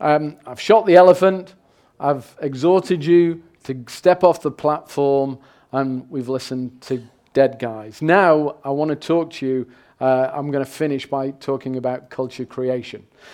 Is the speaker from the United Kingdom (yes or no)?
yes; England, United Kingdom; that's not because I'm English and I don't like contact